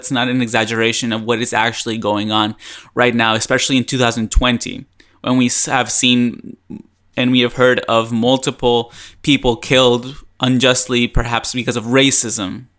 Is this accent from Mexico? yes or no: yes; Mexico; I am not from the U.S. I am from Mexico. I grew up in Mexico.